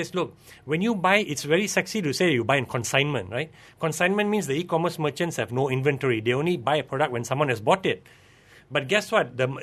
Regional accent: Malaysia; the first question we as Malaysian ask, so what's the bond like?

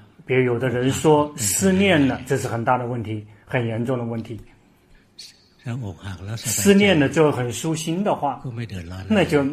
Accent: Thailand; Chinese is a second language; 我们泰国人有机会听法明白

